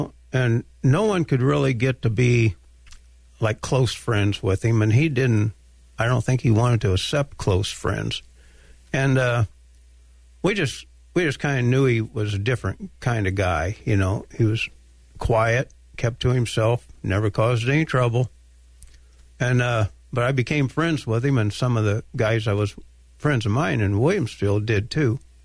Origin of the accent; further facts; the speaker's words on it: Toulon, Illinois, United States; And I signed in, I was from Toulon, Illinois.